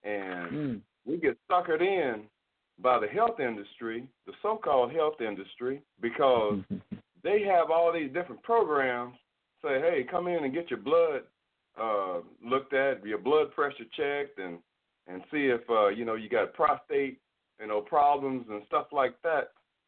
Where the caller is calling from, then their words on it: Decatur, Georgia, United States; I'm calling from Decatur, Georgia.